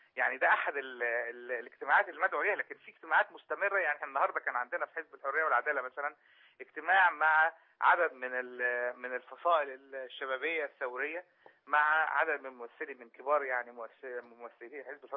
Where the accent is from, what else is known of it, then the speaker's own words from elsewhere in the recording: Egypt; إحنا كمصريين وثوار